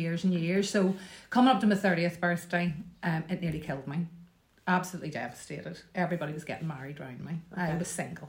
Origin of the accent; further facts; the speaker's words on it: Cardiff, Wales, United Kingdom; born there; So, born in Cardiff, of all places.